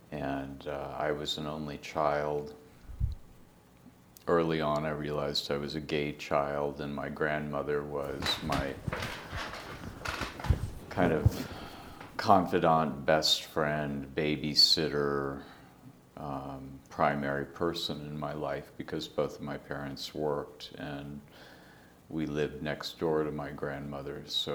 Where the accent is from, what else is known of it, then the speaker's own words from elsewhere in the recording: Cherokee, Iowa, United States; born there; I was born in Cherokee, Iowa on December 24th, 1962. And Cherokee, Iowa is a little farm town, about 6,000 people in northwest Iowa. The nearest city is Sioux City, Iowa.